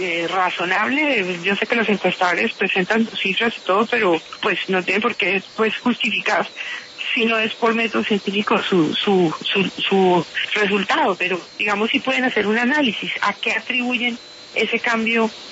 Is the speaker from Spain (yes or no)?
no; Colombia; Somos los colombianos los que hemos lidiado tantos años con eso y hemos sido sus víctimas